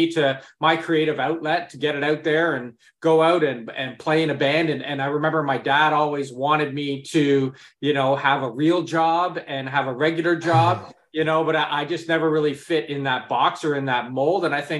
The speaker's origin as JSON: {"language": "English", "town": "Burlington", "region": "Ontario", "country": "Canada", "tie": "born or raised there", "said": "I grew up in suburbia in Burlington, Ontario, in a very, middle-class family with my mom and dad."}